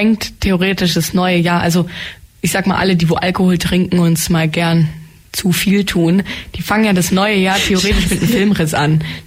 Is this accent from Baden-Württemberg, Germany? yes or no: yes; Baden-Württemberg, Germany; accent: Swabian; Würdest du bitte meinen schwäbischen Dialekt bitte nicht beurteilen?